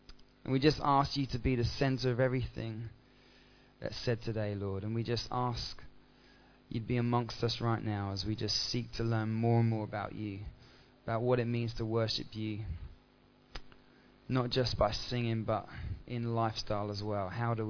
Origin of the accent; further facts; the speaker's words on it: Tottenham, London, United Kingdom; also born or lived in Littlehampton; My dad, we grew up in North London, a place called Tottenham, and my dad got a job with a band called … so we moved down to the south coast to a little town called Littlehampton